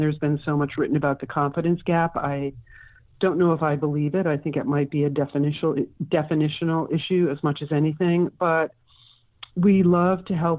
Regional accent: Milwaukee, Wisconsin, United States; now in San Francisco, United States; currently live in San Francisco, where I've lived since graduating college. I'm a native of Wisconsin. I grew up in Milwaukee, but I moved here pretty quickly after graduating.

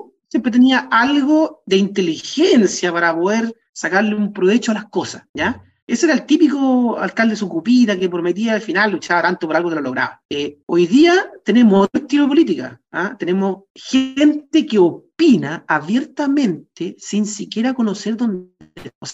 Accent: Chile; Entonces, lo que nosotros estamos esperando como chilenos

